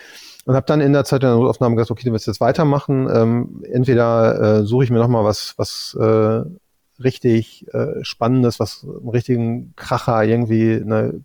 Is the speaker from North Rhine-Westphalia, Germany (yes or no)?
yes; Iserlohn, North Rhine-Westphalia, Germany; also born or lived in Dortmund; Ich komme aus Iserlohn, aus dem Sauerland. Das sind so 50 Kilometer von hier entfernt. Wohne da auch immer noch oder wieder. Wir haben zwischendurch mal in Dortmund gewohnt.